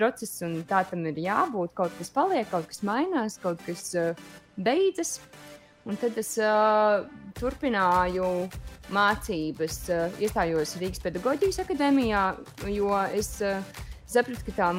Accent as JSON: {"language": "Latvian", "town": "Kuldīga", "region": "Kuldīga Municipality", "country": "Latvia", "said": "Un, tā kā es esmu no Kuldīgas, tad Kuldīgā arī mums bija tāds neliels meiteņu sastāviņš"}